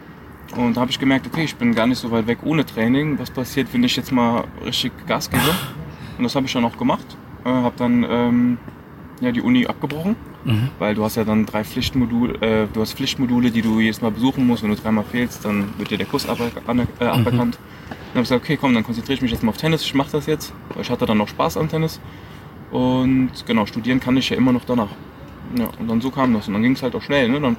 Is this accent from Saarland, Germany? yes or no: yes; Merzig, Saarland, Germany; born there; ich bin in Deutschland geboren, im Saarland, in Herzig, aber meine Eltern sind beide im Libanon geboren.